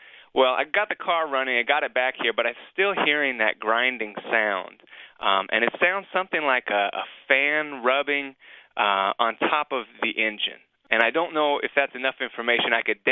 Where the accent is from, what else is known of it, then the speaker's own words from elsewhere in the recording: California, United States; now in Ann Arbor, United States; and I'm from the Bay Area in California.